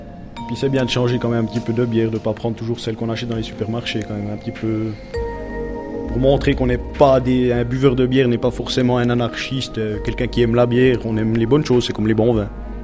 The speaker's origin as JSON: {"language": "French", "town": "Biel/Bienne", "region": "Bern", "country": "Switzerland", "tie": "born or raised there", "said": "je suis biennois depuis... je suis né à Bienne, j'ai toujours vécu à Bienne, je travaille à Bienne"}